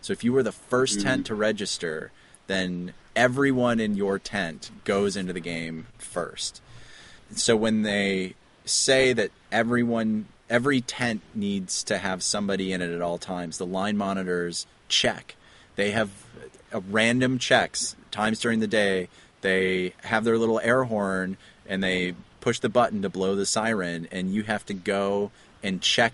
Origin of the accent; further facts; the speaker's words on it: Buffalo, New York, United States; And then there's the city, my hometown.